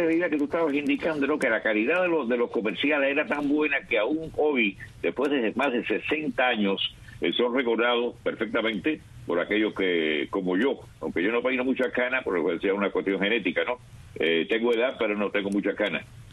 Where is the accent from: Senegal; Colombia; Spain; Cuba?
Cuba; moved away; Y también me di cuenta cuando llegué, por ejemplo, de Cuba acá al exilio, que se repetía muchos comerciales, se repetía muchos de sus productos.